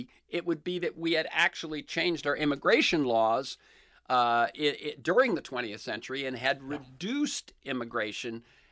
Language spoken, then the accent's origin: English; Florida, United States; also born or lived in Jacksonville / Cocoa; I grew up in the South, in Florida.